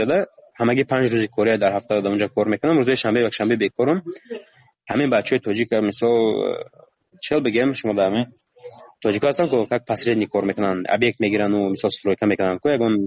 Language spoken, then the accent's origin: Persian; Tajikistan; من گفتم من تاجیکم، گفتم از تاجیکستانم،